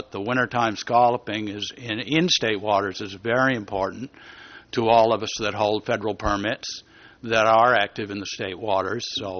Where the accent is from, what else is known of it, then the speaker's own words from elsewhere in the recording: Trescott, Maine, United States; I'm from Trescott, Maine. I'm way down east, almost in Canada.